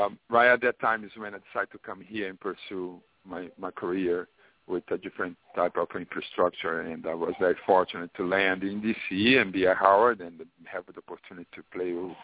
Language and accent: English; Brazil; English is a second language; now in United States; Even though we came from Brazil here, we are very blessed to be in the same area